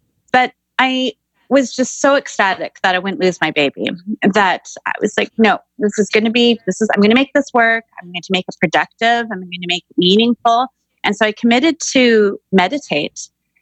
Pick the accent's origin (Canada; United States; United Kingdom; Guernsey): Canada; Vancouver, British Columbia; I grew up in Greater Vancouver in the 80s. So as a woman of color